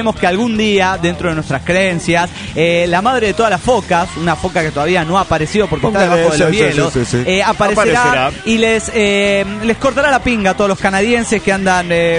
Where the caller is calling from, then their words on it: León, Guanajuato, Mexico; de León, México.